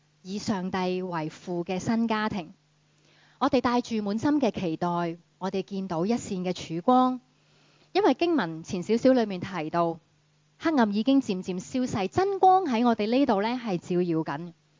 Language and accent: Cantonese; Hong Kong; 我哋香港人話重要嘅講三次嘛